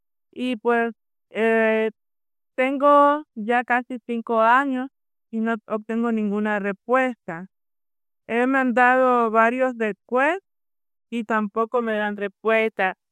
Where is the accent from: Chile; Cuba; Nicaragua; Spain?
Nicaragua; Yo soy de Nicaragua.